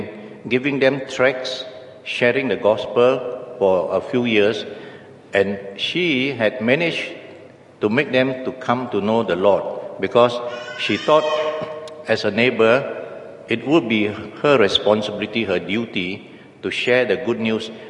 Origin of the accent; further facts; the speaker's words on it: Klang, Selangor, Malaysia; I grew up in the Klang Chinese Methodist Church for about half of my life.